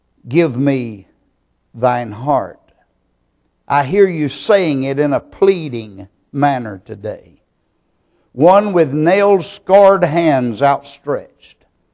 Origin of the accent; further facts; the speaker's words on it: Myrtle Springs, Texas, United States; As a boy growing up in East Texas, in a little country town called Myrtle Springs, there wasn't a whole lot to do.